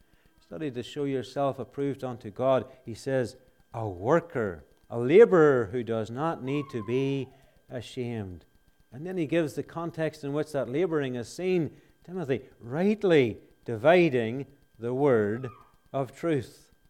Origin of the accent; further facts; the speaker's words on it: Ireland; I have a great respect for a man that I grew up hearing in Ireland.